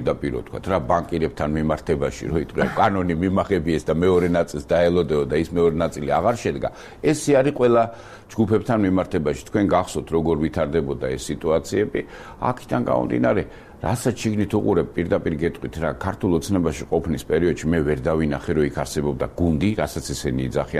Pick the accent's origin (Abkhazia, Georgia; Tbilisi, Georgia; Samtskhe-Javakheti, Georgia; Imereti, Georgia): Tbilisi, Georgia; მე ავლაბარში გაზდილი ვარ, იქ ხა ძალიან ბევრი მეგობარი მყავს, იქ გავიზარდე, ნუ ბავშვობა მთელი იქ არის და საკმაოდ კარგი ურთიერთობა მაქვს როგორც სომხებთან, ისე ადგილობრივ მოსახლეობასთან